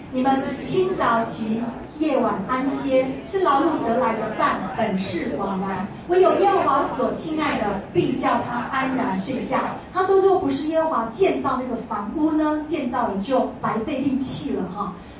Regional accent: China; 我们中国人有这个新旧两个年哈

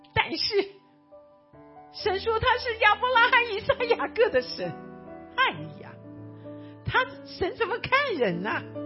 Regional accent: China; now in United States; 我跟你讲，我们在美国，我们很多的

